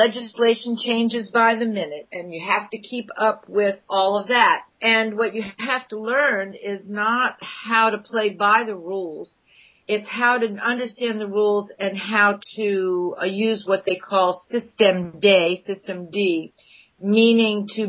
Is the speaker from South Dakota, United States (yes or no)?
no; New Orleans, Louisiana, United States; So of course, New Orleans is a really different place, but because of its French heritage, I feel that there are a lot of similarities. I grew up on a street called Fleur de Lys